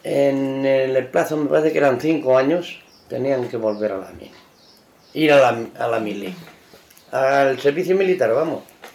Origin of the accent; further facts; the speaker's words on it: Lugán, Castile and León, Spain; born there; yo nací en Lugán el día 25. No, el día 24 de diciembre. Día Nochebuena, a las 10 de la noche.